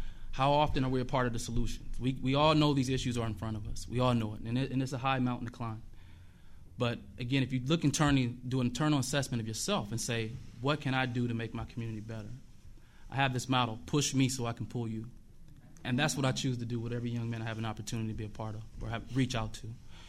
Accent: Omaha, Nebraska, United States; born or raised there

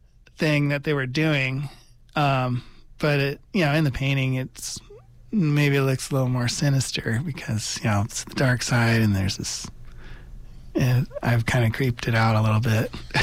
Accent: Redding, California, United States; This is in Reading, my hometown of Reading. It's where I grew up.

